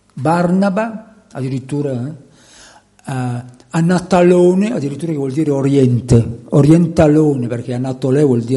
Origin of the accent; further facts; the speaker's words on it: Milan, Lombardy, Italy; ma sapete che vengo da Milano